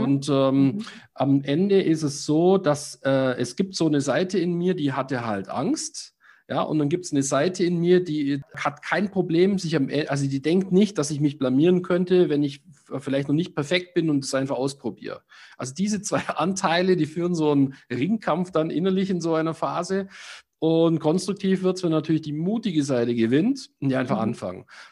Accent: Baden-Württemberg, Germany; für mich als Schwabe war das die völlige Identitätskrise

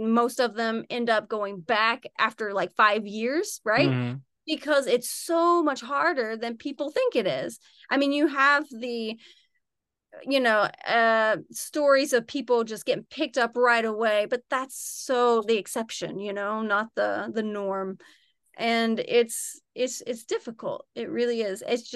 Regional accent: West Virginia, United States; Like I'm originally from West Virginia, the woods of West Virginia, very small country town.

